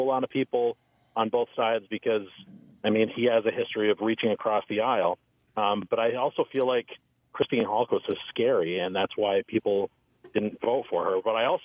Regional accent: Burlington, Vermont, United States; I grew up in Burlington in Chittenden County. I currently live in Addison County, and I currently work in Rutland County

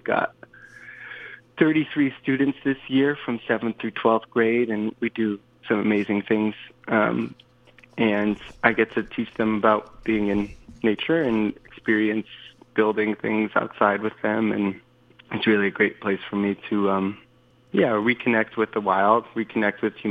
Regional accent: Denver, Colorado, United States; also born or lived in Delaware; And so I grew up in Denver, and then I went to high school in Delaware near my grandmother's house in Wilmington.

